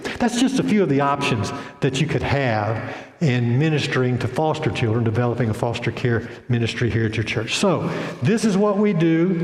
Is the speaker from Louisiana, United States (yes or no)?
yes; Bogalusa, Louisiana, United States; I might as well tell you, I'm from Bogalusa, Louisiana.